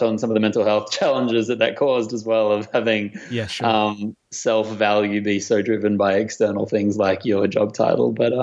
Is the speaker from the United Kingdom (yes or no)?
no; Australia; accent: Antipodean; now in United States; I'm from Australia originally, which people tell me my accent is actually starting to fade, which is making me really quite depressed. But I've only been living over here in the US for 2 years now.